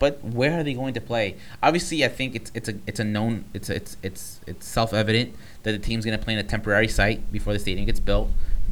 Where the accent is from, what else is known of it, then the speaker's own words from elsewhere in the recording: United States; I say Derby. I'm American.